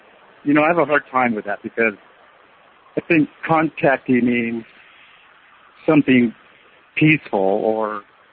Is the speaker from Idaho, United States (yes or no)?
yes; Caldwell, Idaho, United States; moved away as an adult; I was born and raised in Idaho, outside of a town called Caldwell. And I lived in Idaho all my life up to where I was about 24.